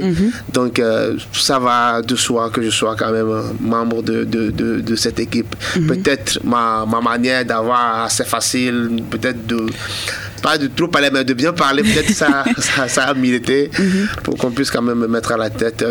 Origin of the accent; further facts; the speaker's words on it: Togo; Alors, Togo, parce que nous sommes des Togolais, nous sommes au Togo.